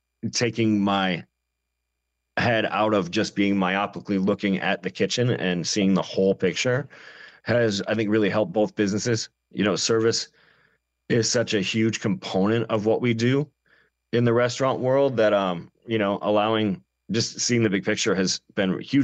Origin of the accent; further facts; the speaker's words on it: Detroit, Michigan, United States; now in Chicago, United States; I'm from Detroit, Chicago. There were a lot of couches for me to sleep on in Chicago.